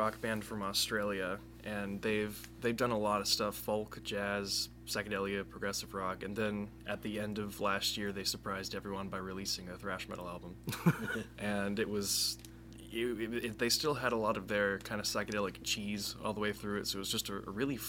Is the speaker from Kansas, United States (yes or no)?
no; Sandy Springs, Georgia, United States; now in Tuscaloosa, United States; I'm actually from Sandy Springs, Georgia. I go to school at the university here.